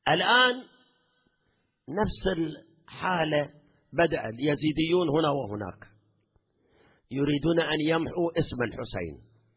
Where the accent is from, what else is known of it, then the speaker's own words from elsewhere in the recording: Iraq; احنا نتذكر زمن صدام عندنا بالعراق